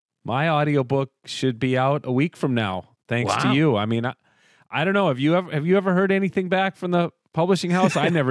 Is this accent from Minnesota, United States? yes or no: yes; Edina, Minnesota, United States; At Wooden Hill Brewing Company in Edina, Minnesota, my hometown, 6 to 8 p.m.